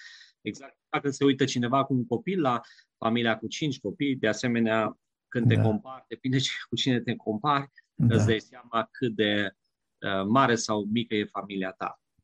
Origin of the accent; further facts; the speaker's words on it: Tămașda, Bihor County, Romania; sunt născut în județul Bihor, într-un sat, am crescut în Tămașda, lângă Salonta, județul Bihor, la vreo 60 de kilometri de Arad, 50 de Oradea, chiar la graniță între Oradea și Arad. Într-o comunitate modestă, sigur, am fost 5 frați, am crescut cu animale